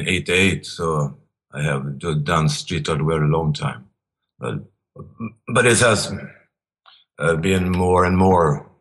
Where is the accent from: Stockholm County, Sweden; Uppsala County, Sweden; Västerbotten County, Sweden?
Västerbotten County, Sweden; Umeå; I am from Umeå, so then I'm doing the street art in Umeå.